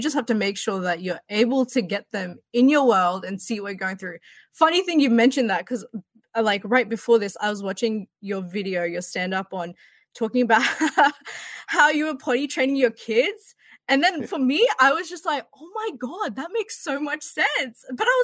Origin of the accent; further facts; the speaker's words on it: Australia; growing up in Australia, I was looking outside of Australia for that kind of representation.